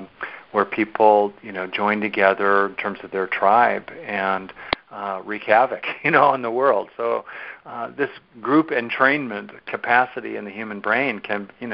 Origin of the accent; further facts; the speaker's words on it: United States; certainly in America, my home country